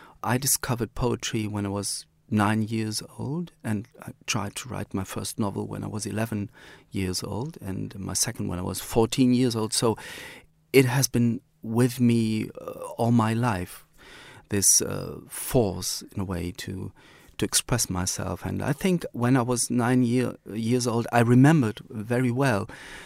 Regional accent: Cologne, North Rhine-Westphalia, Germany; I was born in Cologne, I grew up in Germany, and my passport is German, so I'm a German writer.

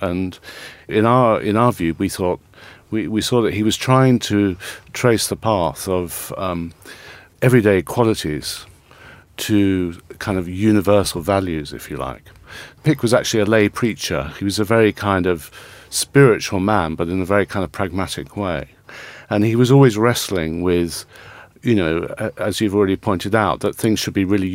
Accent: London, United Kingdom; we're both Londoners and we grew up in London using the underground and the buses.

